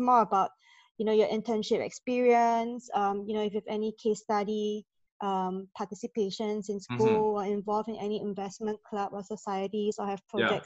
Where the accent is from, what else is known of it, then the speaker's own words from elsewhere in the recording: Singapore; Yeah, I grew up in Singapore. So I studied in Singapore as well, even for my university degree.